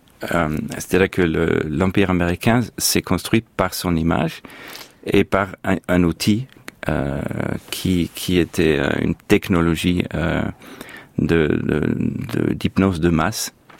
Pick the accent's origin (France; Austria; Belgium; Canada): Austria; j'ai dû répéter des phrases catholiques dans mon enfance en Autriche.